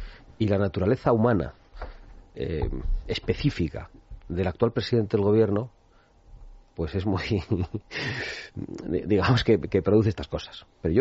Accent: Basque Country, Spain; en Cataluña y en mi tierra vasca

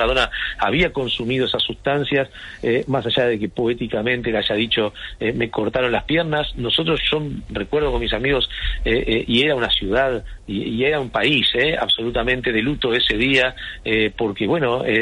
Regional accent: Argentina; la trampa que nosotros como argentinos tantas veces hemos celebrado

